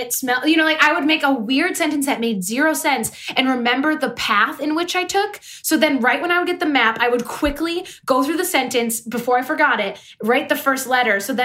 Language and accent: English; Michigan, United States; We're from Michigan, Bree.